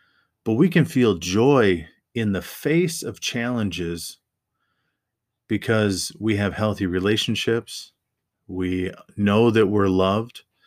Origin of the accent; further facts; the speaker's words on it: Midwest, United States; I grew up in the Midwest, and a lot of that is not very hilly, so you can see for quite a distance.